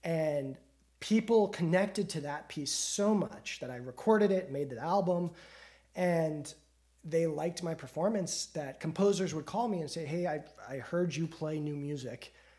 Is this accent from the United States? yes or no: yes; Colorado, United States; now in Boston, United States; But I live in Boston and I'm from Colorado. I moved to Boston for school and got hired for jobs and stayed in Boston, got married and live here.